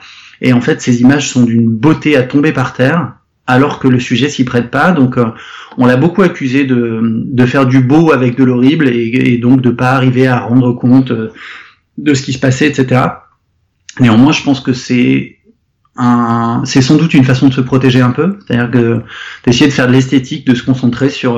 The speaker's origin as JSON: {"language": "French", "region": "the Alps", "country": "France", "tie": "born or raised there", "said": "parce que moi je suis pas du tout de la région, j'ai grandi dans les Alpes"}